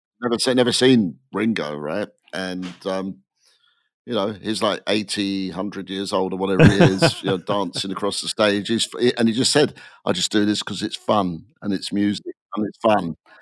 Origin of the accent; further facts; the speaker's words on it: England, United Kingdom; All of us have been talking about growing up in England and having certain things and certain little touch points.